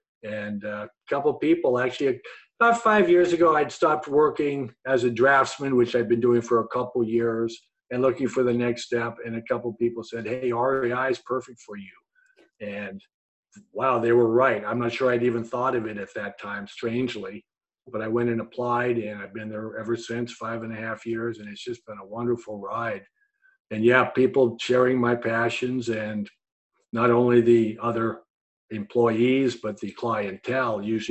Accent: Redwood City, California, United States; born there; I was born in Redwood City, not too far from here.

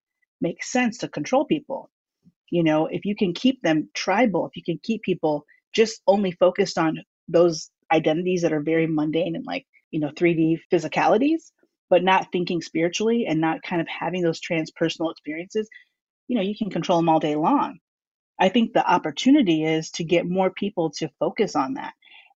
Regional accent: Midwest, United States; I grew up in the Midwest and I'm like, I started to realize, yes, my race and my ethnicity and my cultural upbringing does influence me

